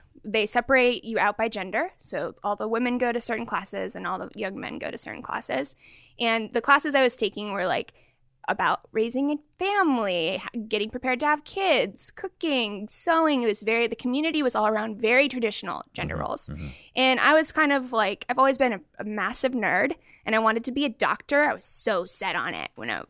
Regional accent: Portland, Oregon, United States; now in Bay Area, United States; Well, I grew up in Portland, Oregon.

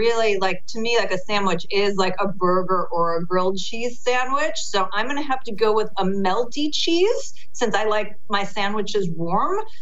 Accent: Chicago, Illinois, United States; places like my hometown of Chicago or New York or California

